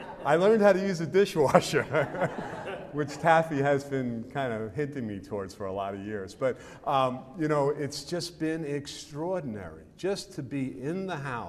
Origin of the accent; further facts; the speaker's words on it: Brooklyn, New York, United States; now in West Virginia, United States; Now, it wasn't that way when I grew up in Brooklyn. In fact, when I moved to West Virginia